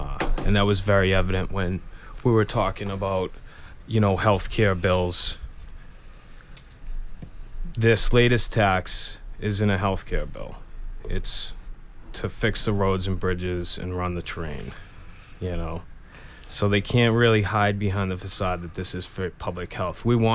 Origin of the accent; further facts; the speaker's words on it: Massachusetts, United States; I grew up on the South Shore.